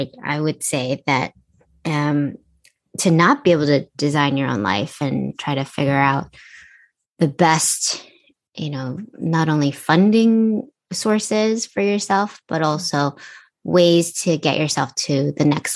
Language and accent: English; United States; my more kind of westernized upbringing as well. The fact that I grew up in the States